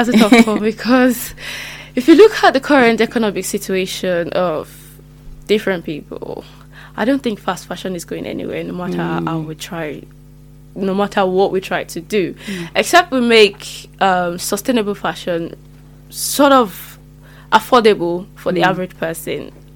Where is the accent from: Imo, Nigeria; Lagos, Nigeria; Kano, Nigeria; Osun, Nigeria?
Lagos, Nigeria; moved away as an adult; now in Cardiff, United Kingdom; I grew up in Lagos, Nigeria. Okay. I only came to Cardiff